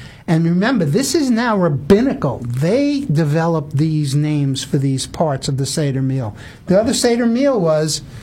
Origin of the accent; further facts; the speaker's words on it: New York, United States; now in Texas, United States; As a New Yorker, I didn't know what hail really meant. When I got to Texas, I found out.